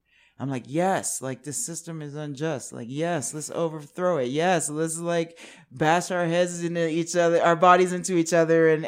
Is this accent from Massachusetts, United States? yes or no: no; Washington, District of Columbia, United States; So growing up in Washington, D.C. and having that be a true melting pot, I got to know people from all different backgrounds